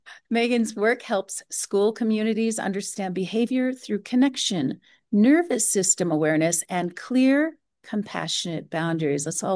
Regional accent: Rochester, New York, United States; Many of the viewers and listeners know that I'm from Rochester, New York, where it is snowing and blizzarding and cold.

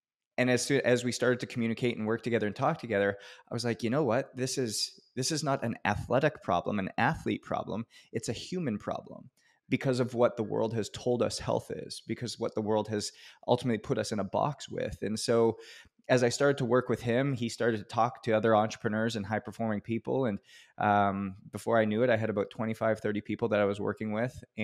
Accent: Canada; And I was born and raised in Canada, and I grew up playing hockey just like every other kid

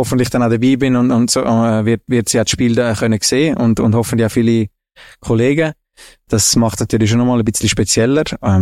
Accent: Germany; Deutschland ist meine, eigentlich, ja, meine Heimat.

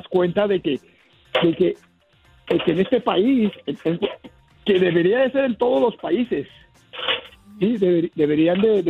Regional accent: Guadalajara, Jalisco, Mexico; en México, yo soy de Guadalajara

